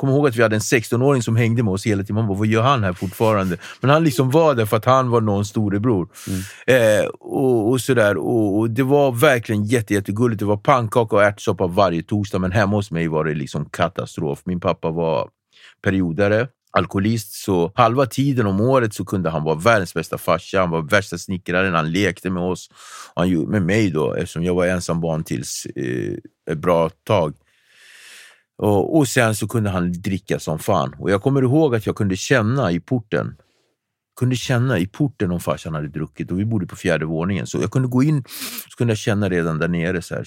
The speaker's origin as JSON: {"language": "Swedish", "town": "Nacka", "region": "Stockholm County", "country": "Sweden", "tie": "born or raised there", "also_born_or_lived": "Cape Verde", "said": "Jag uppväxte i Nacka, jag kommer från Kapverdeöarna. Kom till Sverige 1979, 5 år gammal."}